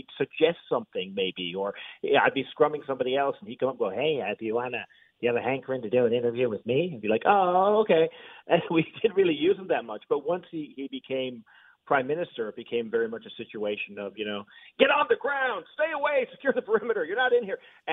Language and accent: English; St. John's, Newfoundland and Labrador, Canada; it's always been a place where I grew up in St. John's, Newfoundland.